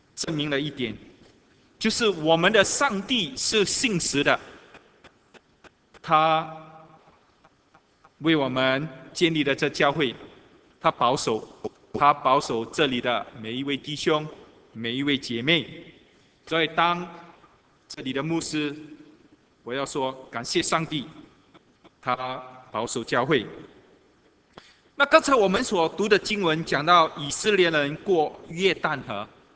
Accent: Singapore; 他就是我们新加坡人都认识的来佛士

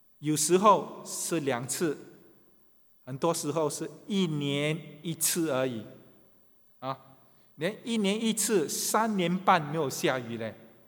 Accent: Singapore; 我感到很荣幸， 能够生长在新加坡。

